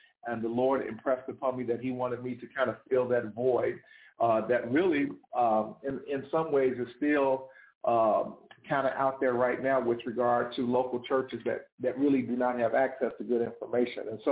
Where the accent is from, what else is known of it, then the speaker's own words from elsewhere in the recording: Chicago, Illinois, United States; now in South Florida, United States; I'm from Chicago, born and raised in Chicago, but live in South Florida.